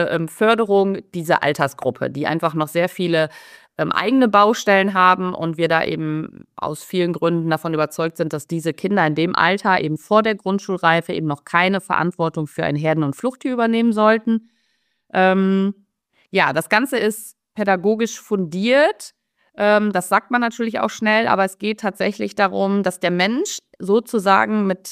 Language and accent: German; Merzen, Lower Saxony, Germany; Ich komme aus Merzen. Das ist ein kleiner Ort im Osnabrücker Land, also in der Nähe von Osnabrück. Schon Niedersachsen, aber ganz an der Grenze zu Nordrhein-Westfalen. Ich bin 42 Jahre alt